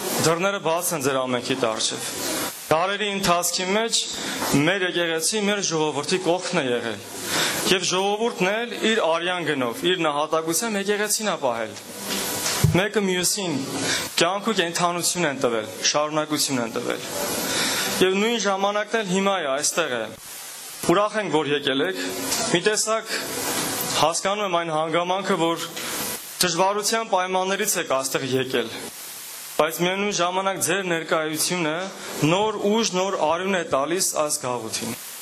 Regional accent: Armenia; moved away; Ես էլ Հայաստանից եմ։

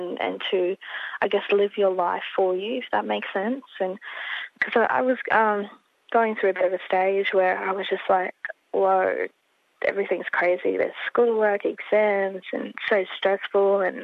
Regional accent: Brisbane, Queensland, Australia; I grew up all over Brisbane. So Dilmia, Tagum, Chermside, yep. Southport, yeah, pretty much everywhere, Camp Hill, I think, yeah.

